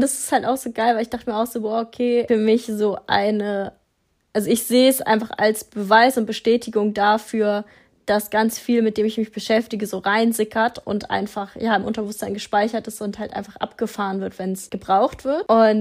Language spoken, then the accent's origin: German; Germany; accent: German